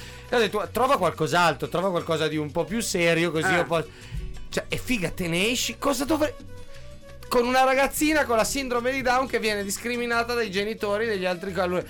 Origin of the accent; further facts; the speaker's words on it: Vercelli, Piedmont, Italy; born there; sono nato a Vercelli.